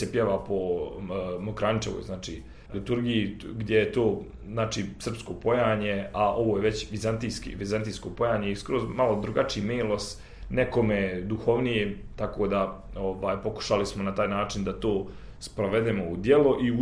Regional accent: Ilijaš, Federation of Bosnia and Herzegovina, Bosnia & Herzegovina; moj rodni kraj Sarajevo, znači područje Sarajevsko polje planina, sad Ilijaš, Podlugovi, tačno mjesto odakle ja dolazim, Ilijaš, grad u kojem sam rođen.

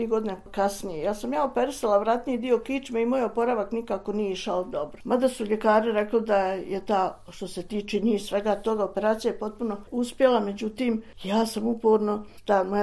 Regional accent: Brčko District, Bosnia & Herzegovina; a ja sam iz Brčkog distrikta.

